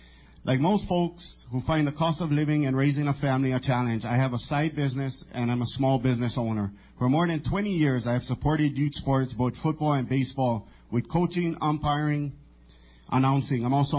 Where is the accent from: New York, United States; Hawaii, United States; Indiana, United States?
Hawaii, United States; Kalaheo; I'm just a regular guy, born and raised here on Kauai, graduated from Waimea High School, born and raised in Kalaheo, played my Papuana right here at Koloa Papuana.